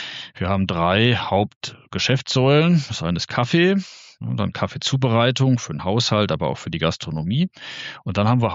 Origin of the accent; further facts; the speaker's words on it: Darmstadt, Hesse, Germany; Nein, ich komme nicht aus Minden, ich komme aus Darmstadt, also von ein bisschen woanders